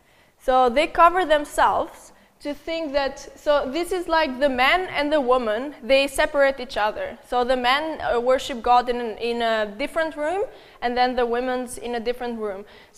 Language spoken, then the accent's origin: English; Albania; So, I'm from Albania, Grace Life Albania, and I would like to show my Albanian flag in there so you guys can see it.